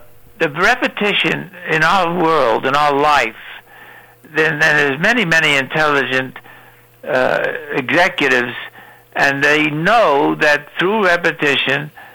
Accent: Brooklyn, New York, United States; And when I was growing up in Brooklyn, born in 22, it was a depression.

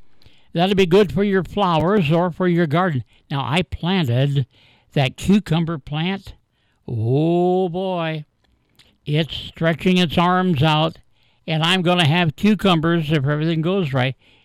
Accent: Bucyrus, Ohio, United States; Of course, I grew up in Bucyrus, and that was the major employer in Bucyrus.

